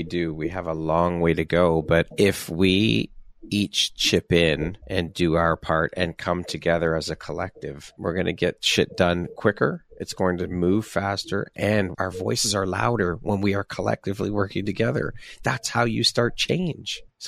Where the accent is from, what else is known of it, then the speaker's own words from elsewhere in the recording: Toronto, Ontario, Canada; I think back to when I was a kid and growing up in Toronto and the neighborhood, and we as kids, we didn't see color or race.